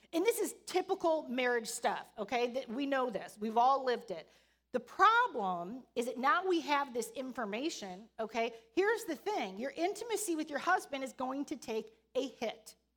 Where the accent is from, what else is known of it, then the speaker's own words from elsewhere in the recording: Chicago, Illinois, United States; We're from the Chicago area. We're from the South Side.